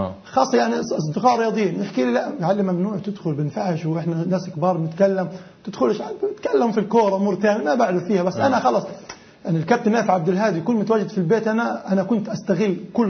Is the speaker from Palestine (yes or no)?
yes; Gaza Strip, Palestine; فبقول لك لقيت كرة القدم عندنا في غزة